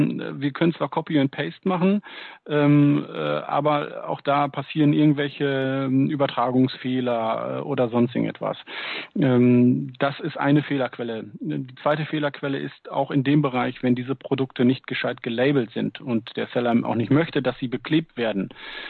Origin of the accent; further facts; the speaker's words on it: North Rhine-Westphalia, Germany; Wir kommen hier aus dem Münsterland